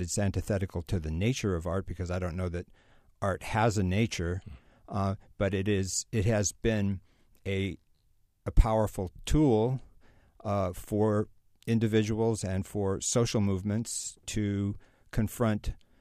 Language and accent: English; San Francisco, California, United States; I grew up in the San Francisco area in the 60s and was immediately charmed by both Berkeley political culture and by San Francisco hippie culture.